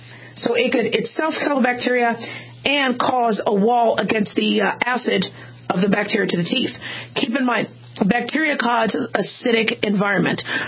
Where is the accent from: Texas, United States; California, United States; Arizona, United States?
Arizona, United States; Phoenix; I grew up in Phoenix, and first the drinking fountain was so hot, you couldn't touch the buttons.